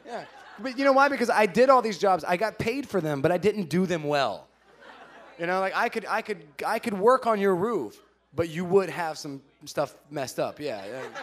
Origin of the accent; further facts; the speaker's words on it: the South, United States; Because I grew up in the South, and I can't fix cars